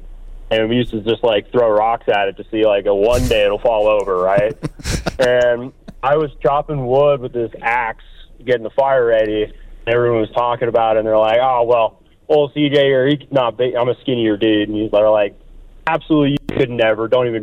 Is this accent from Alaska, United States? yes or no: yes; Alaska, United States; now in Colorado, United States; I moved from here to Colorado from Alaska. We used to have big, like, bonfires on the beach and stuff, like, overlooking some cool cliff at the ocean.